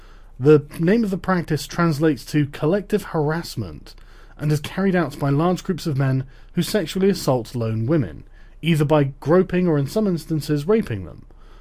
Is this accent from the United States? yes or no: no; England, United Kingdom; my cultural background, despite the fact that we're both English.